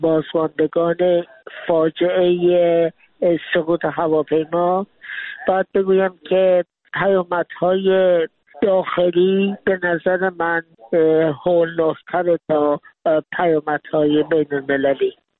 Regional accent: Iran; شرمساری ما ایرانیان است. یعنی به عنوان یک ایرانی آدم خجالت میکشه.

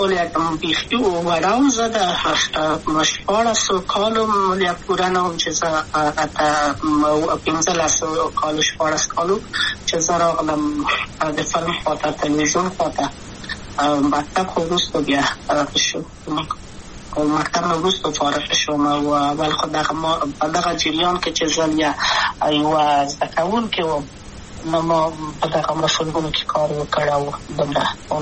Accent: Kabul, Afghanistan; also born or lived in Wardak; زه خو اصلا د وردګو ولایت یم، د پلار مې د وردګو ولایت ته خلیګنسس کې دلې د کابل په تختپل سیمه کې یم، او لویا شویم کابل کې هم مکتب می دولسم په کابل

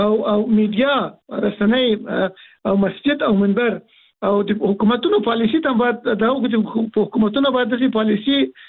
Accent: Afghanistan; موږ مسلمانان یو په افغانستان کې په دریمه دایره کې موږ افغانان یو

